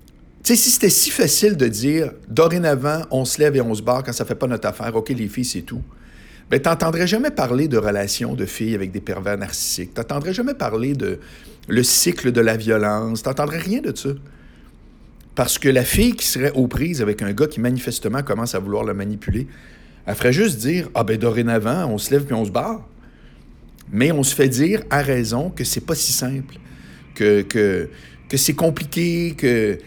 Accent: Quebec City, Quebec, Canada; je viens de Québec, là, tu sais.

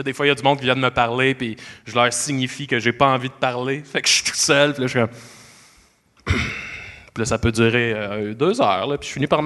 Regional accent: Salaberry-de-Valleyfield, Quebec, Canada; now in Montreal, Canada; Ouais, je viens de Valleyfield.

